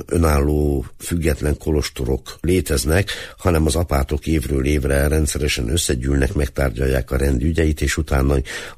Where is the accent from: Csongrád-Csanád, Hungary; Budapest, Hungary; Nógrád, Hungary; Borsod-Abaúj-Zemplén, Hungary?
Nógrád, Hungary; Szurdokpüspöki; born there; Így van, a szülőfalum is.